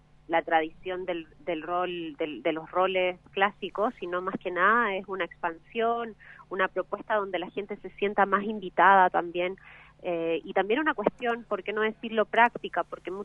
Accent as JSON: {"language": "Spanish", "town": "Punta Arenas", "region": "Magallanes", "country": "Chile", "moved": "yes", "lives_now": "Buenos Aires, Argentina", "said": "nosotras vivimos allá, yo soy de Punta Arenas, ella es de Capital Federal, Punta Arenas, Chile, y nos encontramos allá cuando yo me fui a vivir a Buenos Aires"}